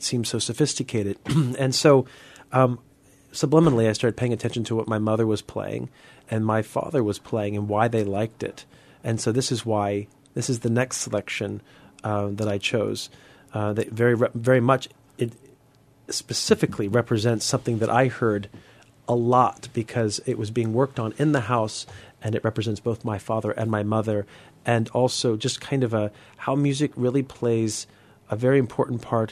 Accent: Woodbridge, Virginia, United States; In Woodbridge, Virginia.

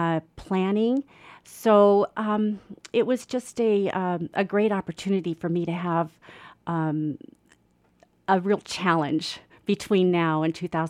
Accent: Sitka, Alaska, United States; Well, I am from Sitka. This is my home.

